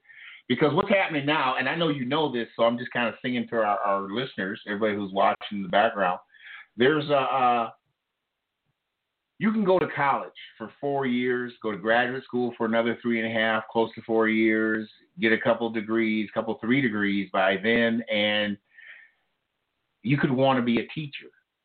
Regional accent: St. Paul, Minnesota, United States; As someone that was born and raised in St. Paul and then moved back to live in the city he was born in with his family, you know, I'm seeing a lot of potholes.

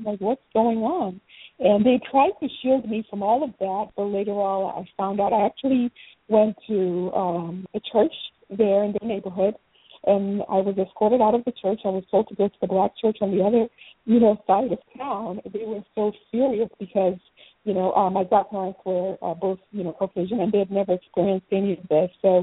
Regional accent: Ghana; Because also growing up in Ghana, and I don't know if it's still the same way today

